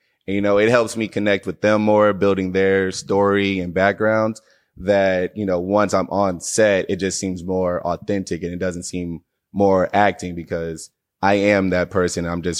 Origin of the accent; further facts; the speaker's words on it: Arlington, Texas, United States; also born or lived in Michigan / Atlanta; I live in Arlington, Texas. Well, raised in Arlington, Texas.